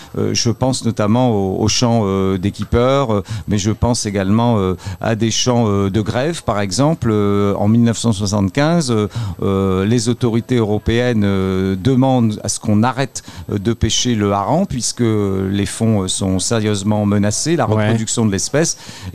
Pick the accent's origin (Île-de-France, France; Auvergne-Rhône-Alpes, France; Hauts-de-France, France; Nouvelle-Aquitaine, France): Hauts-de-France, France; Boulogne-sur-Mer; on a un certain nombre de chants de corsaires chez nous à Boulogne